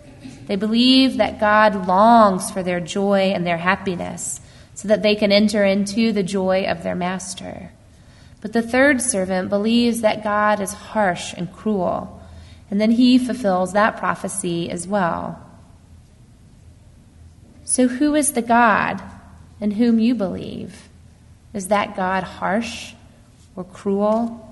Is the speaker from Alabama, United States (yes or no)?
yes; Alabama, United States; I grew up in Alabama